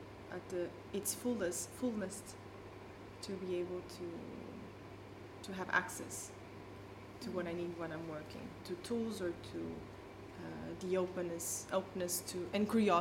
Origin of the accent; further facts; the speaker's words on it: Portugal; English is a second language; now in Brussels, Belgium; I come from Portugal and I live in Belgium, in Brussels.